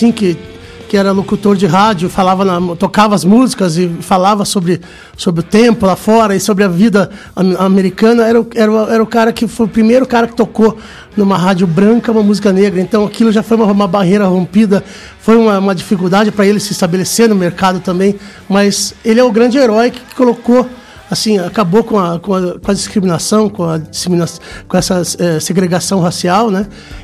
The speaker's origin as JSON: {"language": "Portuguese", "region": "Paraná", "country": "Brazil", "tie": "born or raised there", "said": "Eu nasci, cresci ali no Juvevê, né?"}